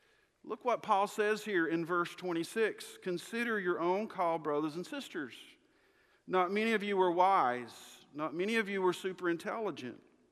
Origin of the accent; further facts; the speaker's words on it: West Virginia, United States; also born or lived in Kentucky; now in Alabama, United States; I mean, I was raised in West Virginia, went to school in Kentucky, married a girl from Florida, and ended up in Alabama.